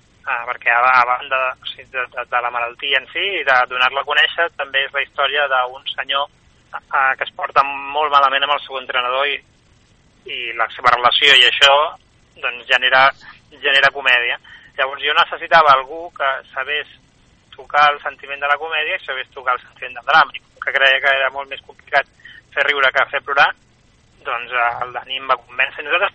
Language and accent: Catalan; Barcelona, Catalonia, Spain